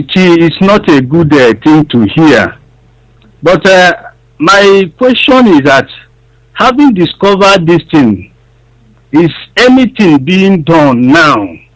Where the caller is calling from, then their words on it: Germany; Calling from Germany.